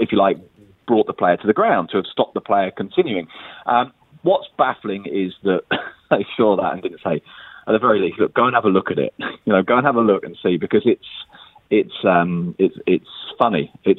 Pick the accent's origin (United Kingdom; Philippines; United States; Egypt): United Kingdom; England; the fact that I'm English.